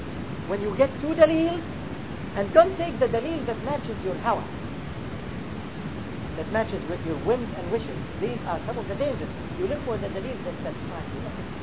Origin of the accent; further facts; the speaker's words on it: Egypt; It's not because that I am from Egypt and the scholar that I asked him is Egyptian, so I take his word because he's Egyptian.